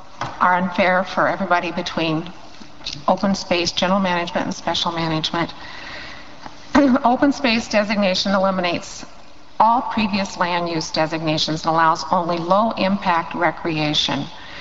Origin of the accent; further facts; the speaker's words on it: The Dalles, Oregon, United States; from the Dalles Oregon